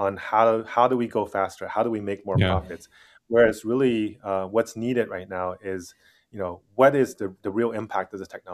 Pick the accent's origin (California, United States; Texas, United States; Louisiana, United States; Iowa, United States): California, United States; and I'm from the Silicon Valley